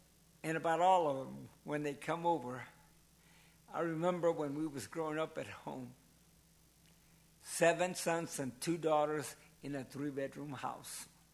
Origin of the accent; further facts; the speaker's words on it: Campbell's Creek, West Virginia, United States; I come from Campbell's Creek. That's where my wife's from.